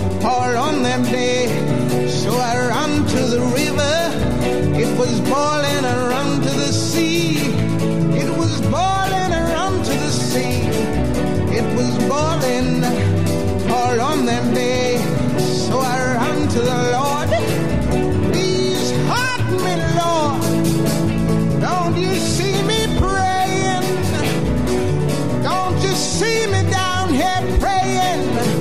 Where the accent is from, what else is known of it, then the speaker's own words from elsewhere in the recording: Argentina; un elenco que me llena de orgullo como argentino.